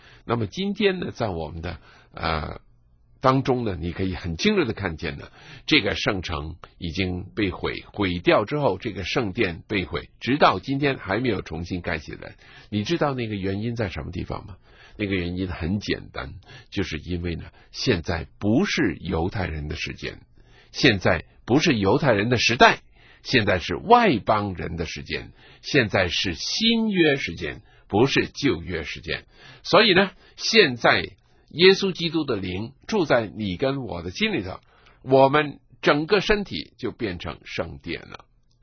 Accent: China; 我有些时候呢想起我们中国人呢有一些习惯呢，就表示了我们中国人的心态的

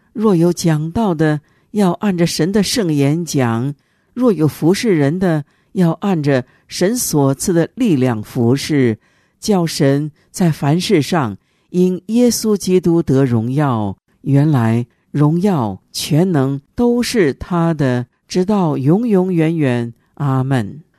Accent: China; 但咱们中国人可不会这么笨，我们自古以来就是宽大，就是能够容忍，这是我们中国人的美德。

